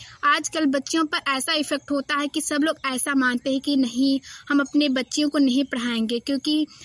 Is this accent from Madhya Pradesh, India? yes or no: yes; Rewa, Madhya Pradesh, India; मेरा गांव रीवा में है।